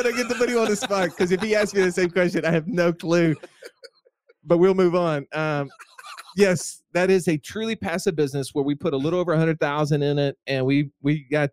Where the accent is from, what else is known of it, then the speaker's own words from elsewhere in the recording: Alabama, United States; I'm from Alabama.